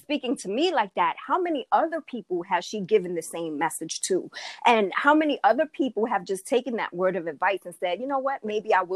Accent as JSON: {"language": "English", "town": "New York City", "region": "New York", "country": "United States", "tie": "born or raised there", "said": "I grew up in Harlem, New York City, which is, you know, a very, you know, Black and Latino neighborhood."}